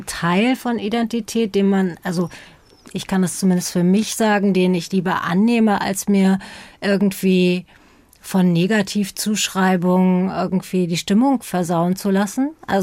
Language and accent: German; East Germany, Germany; auf meine Kindheit in der DDR